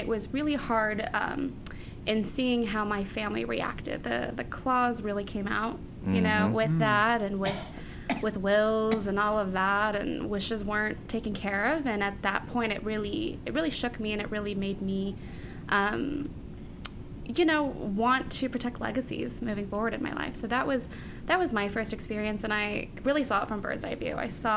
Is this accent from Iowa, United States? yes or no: no; Santa Paula, California, United States; I grew up in Santa Paula. I work in LA now primarily.